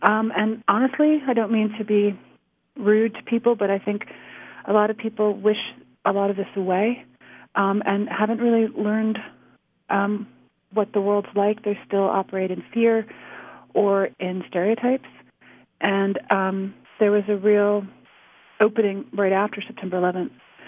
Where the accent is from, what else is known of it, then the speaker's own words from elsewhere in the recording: New York City, New York, United States; And I'm from New York City, and so my first worry was that friends of mine were in the building.